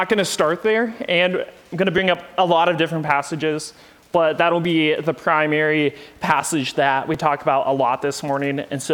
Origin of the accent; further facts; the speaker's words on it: Columbus, Ohio, United States; I grew up in Columbus, Ohio, in the suburbs, and the last 5 years of my life was in Cedarville at the university, Cedarville University